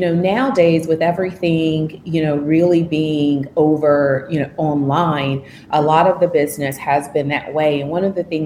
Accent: Georgia, United States; now in Washington, United States; I'm from Georgia, but I live in Washington, D.C. now.

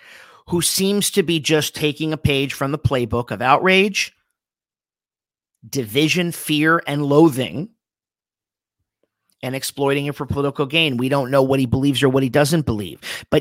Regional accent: Miami Beach, Florida, United States; I'm from Miami Beach. I'm a Florida born boy. Watching my home state descend

